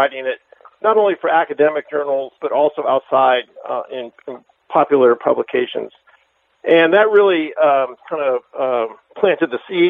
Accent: Palo Alto, California, United States; I said I grew up in Palo Alto in California here when they still taught languages free in elementary and junior high and high school

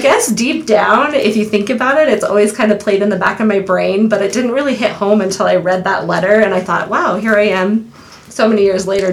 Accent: Montana, United States; I'm born and raised in Gallatin Valley. And, you know, I remember when there was one dirt road in to come into Bozeman.

